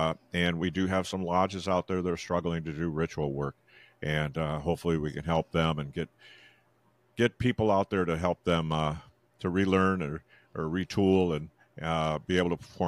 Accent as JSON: {"language": "English", "town": "Madrid", "region": "Iowa", "country": "United States", "said": "I was from Madrid."}